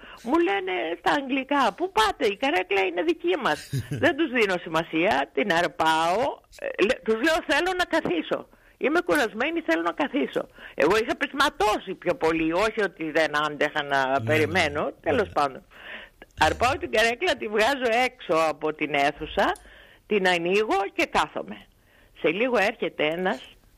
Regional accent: Greece; αν δεν σας αρέσει η πατρίδα μου, να πάτε στη δικιά σας. Εδώ είναι Ελλάδα

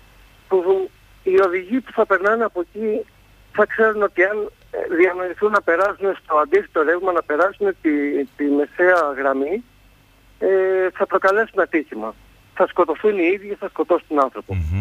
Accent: Ierapetra, Crete, Greece; Εγώ είμαι από την Ιεράπετρα

